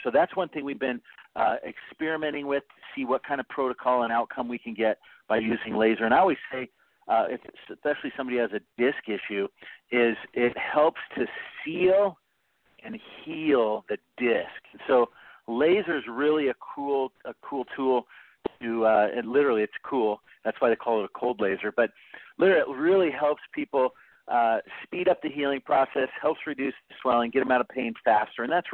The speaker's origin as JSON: {"language": "English", "town": "Vancouver", "region": "Washington", "country": "United States", "tie": "born or raised there", "also_born_or_lived": "Portland, Oregon", "said": "I grew up in Portland. I was actually born in Portland, and when I was about six, I moved to Vancouver, and that's pretty much where I wanted to hang my hat."}